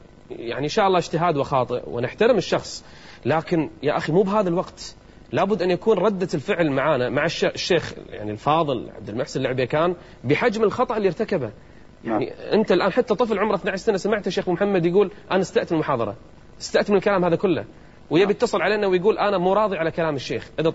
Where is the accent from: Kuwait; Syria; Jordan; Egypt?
Kuwait; بل بالعكس كانت الإذاعة الرسمية عندنا في الكويت تدعو لهذا الأمر أصلا